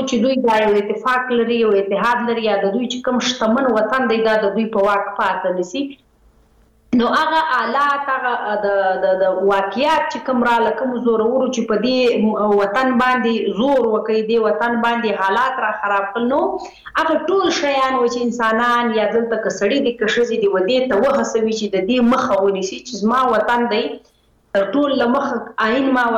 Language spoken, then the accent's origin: Pashto; Khyber Pakhtunkhwa, Pakistan; زه ته دواړې د پښتونخوا وطن بچي یو دلته پاتې سوي یو دلته پیدا سوي یو